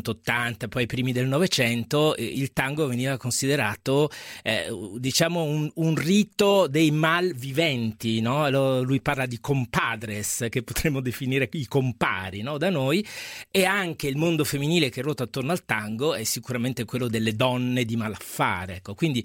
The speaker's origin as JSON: {"language": "Italian", "town": "Naples", "region": "Campania", "country": "Italy", "said": "Io da napoletano dico il guappo napoletano"}